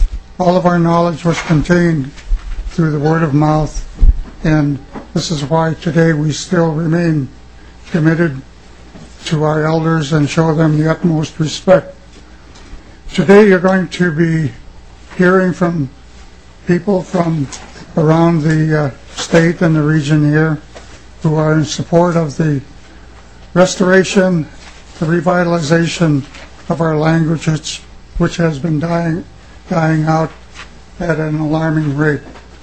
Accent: Lac du Flambeau, Wisconsin, United States; I'm an Anishinaabe from Lac-Da-Flambeau, Wisconsin, originally

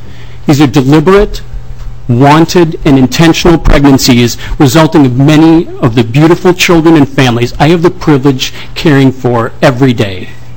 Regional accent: Chaska, Minnesota, United States; now in Minneapolis, United States; As a native Minnesotan, I grew up in Chaska, graduated from St. Olaf College, and received my medical degree in pediatric training from the University of Minnesota.

